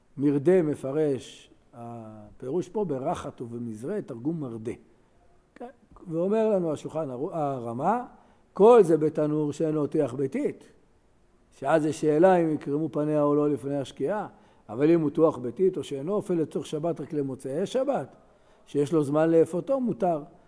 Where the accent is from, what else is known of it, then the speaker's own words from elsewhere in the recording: Jerusalem, Jerusalem District, Israel; אני זוכר בתור ילד בשכונת הבוכרים